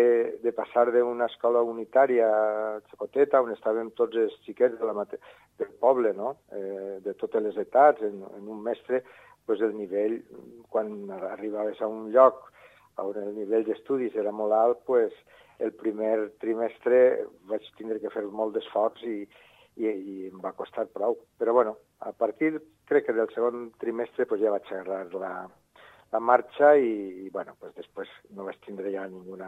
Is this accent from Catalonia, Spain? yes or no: no; Benimarfull, Valencian Community, Spain; born there; now in Huelva, Spain; Vaig néixer a Benimarfull l'any 1944, el 5 de desembre, i en l'actualitat soc bisbe de Huelva.